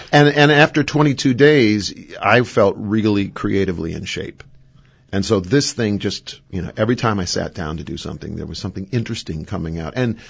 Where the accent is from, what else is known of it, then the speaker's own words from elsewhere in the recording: Wausau, Wisconsin, United States; I grew up in Wausau, and I have never been to the Rothschild Pavilion.